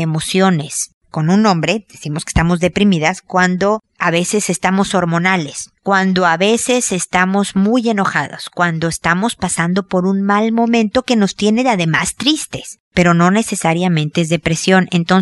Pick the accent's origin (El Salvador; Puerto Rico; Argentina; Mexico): Mexico; now in Chile; estoy viviendo en Chile aunque soy mexicana